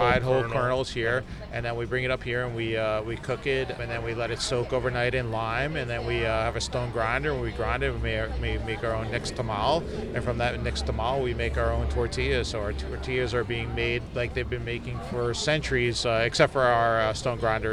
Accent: New Jersey, United States; now in California, United States; I grew up in New Jersey, so Jersey tomatoes are certainly something near and dear to my heart

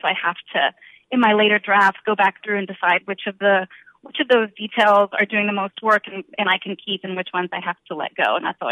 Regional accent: Texas, United States; also born or lived in Nigeria; now in Austin, United States; Yes, I live in Austin now. I grew up in West Texas, but I didn't live in Texas for most of my 20s.

